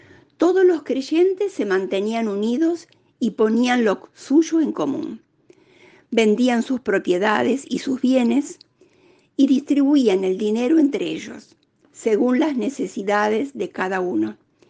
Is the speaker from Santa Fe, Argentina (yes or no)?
yes; Rafaela, Santa Fe, Argentina; Ingresé al movimiento en el año 2000, cuando se hizo el primer retiro de Pascua en Rafaela, que es mi ciudad de origen.